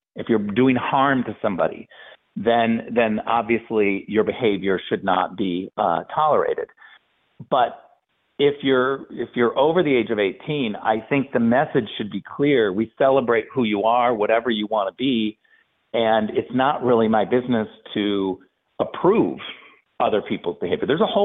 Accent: United States; No, it's wrong to attack me and to steal from me because I'm an American.

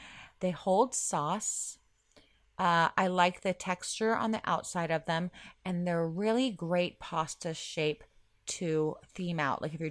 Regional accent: Florida, United States; And I'm from Florida, so I like shells.

